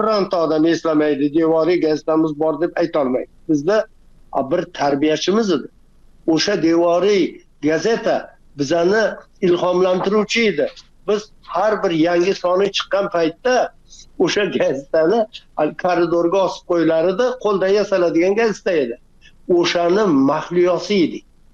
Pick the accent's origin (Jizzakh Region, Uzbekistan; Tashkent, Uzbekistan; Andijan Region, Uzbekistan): Jizzakh Region, Uzbekistan; Jizzakh; Jizzaxdan. Men Jizzaxdan. Endi Ko'rpasoyda tug'ilib, Ko'rpasoy yoppasiga ko'chirma bo'lgan, tog'larni hammasi majburiy cho'llarga ko'chgan, biz ham ko'chib kelganmiz, yana qaytib ko'chib borganmiz.